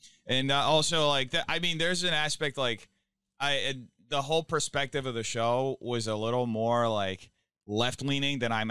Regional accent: São Paulo, Brazil; I grew up in São Paulo.

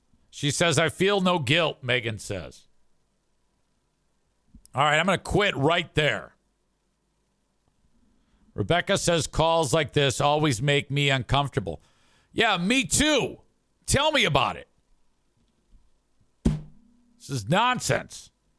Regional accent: Philadelphia, Pennsylvania, United States; North Philadelphia, born and raised.

